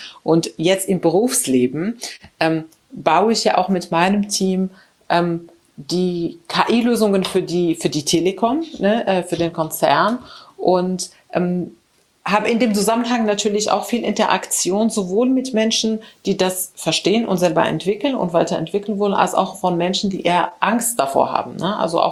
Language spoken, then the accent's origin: German; Morocco; moved away as an adult; also born or lived in Spain / Germany; Ich bin in Marokko aufgewachsen. Dann war ich in Spanien zum Studieren. Ich habe dort meinen Bachelor gemacht in Elektrotechnik, wie gesagt. Dann kam ich nach Deutschland, habe hier nochmal einen Master gemacht in Wirtschaftsingenieurwesen.